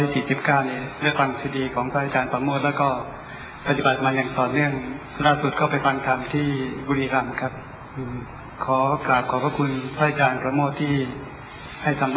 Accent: Surin, Thailand; ผมมาจากสุรินทร์เมื่อก่อนก็ปฏิบัติธรรมกับหลวงพ่อคืนที่วัดป่าวัดหน้าเรียนจำนะคร

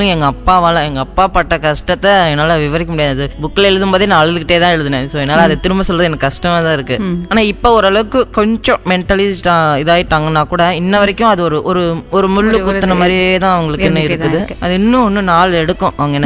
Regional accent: Puthur, Tamil Nadu, India; நான் பிறந்து வளர்ந்தது திருச்சி மாவட்டத்துல புத்தூன்ற பகுதியில.

